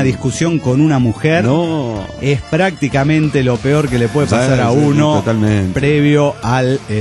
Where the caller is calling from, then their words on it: Cochabamba, Bolivia; moved away; de Buenos Aires, Argentina, cochalo inmigrante.